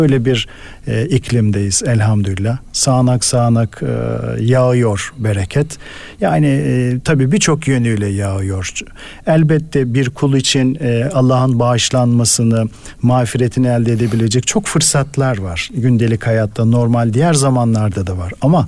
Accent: Bulancak, Giresun, Turkey; Memleket Giros'un Bulancak ilçesi Hacet köyünde dünyaya geldim.

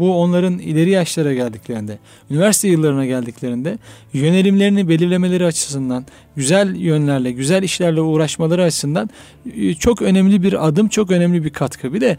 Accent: Anatolia, Turkey; Biz Anadolu'da yetiştik. Üniversite yıllarımızda İstanbul'da tanıştık.

